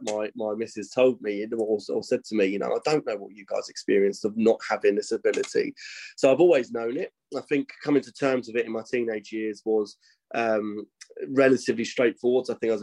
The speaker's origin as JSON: {"language": "English", "town": "Clacton-on-Sea", "region": "East of England", "country": "United Kingdom", "tie": "born or raised there", "said": "You know, I grew up in Clacton-on-Sea. My prospects weren't great. I grew up in a council estate, you know, that kind of thing."}